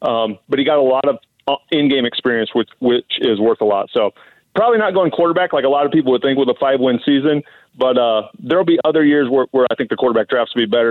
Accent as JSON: {"language": "English", "region": "Nebraska", "country": "United States", "tie": "born or raised there", "said": "I grew up in Nebraska, so snow, I live in the South for a reason, because I don't want to do this all the time"}